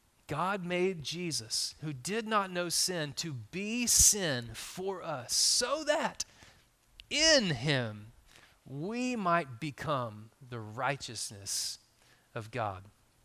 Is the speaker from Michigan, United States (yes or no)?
no; Texas, United States; I'm a fifth-generation Texan, and only Texans know what generation they are in that state